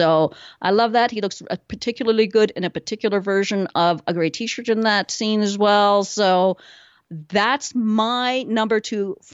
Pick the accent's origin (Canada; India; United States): Canada; What can I say? I'm a Canadian.